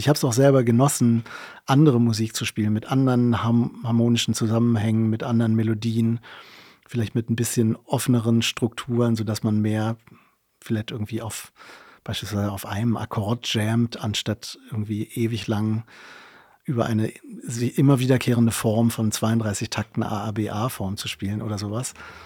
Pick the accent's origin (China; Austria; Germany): Germany; Remscheid, North Rhine-Westphalia; aber mein Papa war früher Mitglied der Folk-Initiative in Remscheid, meine Heimatstadt